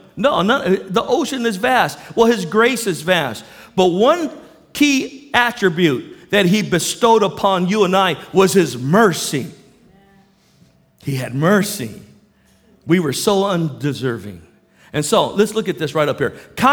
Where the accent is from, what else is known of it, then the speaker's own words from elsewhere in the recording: National City, California, United States; You know, I grew up in National City.